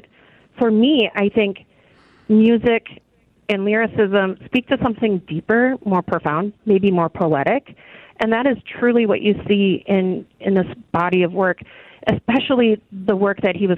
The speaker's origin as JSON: {"language": "English", "region": "Minnesota", "country": "United States", "tie": "born or raised there", "said": "also just a kid growing up in Minnesota surrounded by music"}